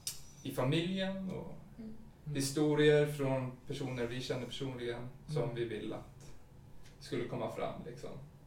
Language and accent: Swedish; Leksand, Dalarna County, Sweden; jag är ju från Leksand. Det är lite mindre och Parkteatern åker inte dit.